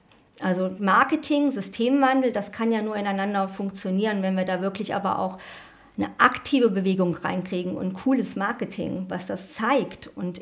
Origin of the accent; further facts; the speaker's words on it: Berlin, Germany; das kann man als Berlinerin sagen, das hat wahrscheinlich jeder, der hier lebt